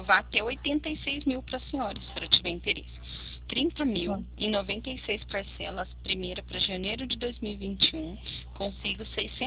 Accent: São Paulo, Brazil; eu sou do interior de São Paulo. Chama Limeira, a cidade que eu moro

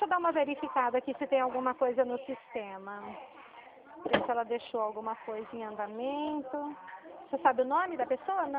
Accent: São Paulo, Brazil; Eu sou do estado de São Paulo

